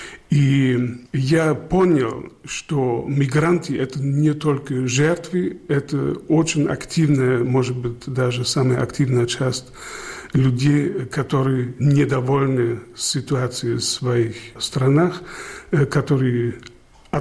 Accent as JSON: {"language": "Russian", "country": "Germany", "tie": "born or raised there", "also_born_or_lived": "Bavaria", "second_language": "Russian", "said": "Я вырос в Западной Германии. Я был в интернате в Баварии у бенедиктинов в монастыре."}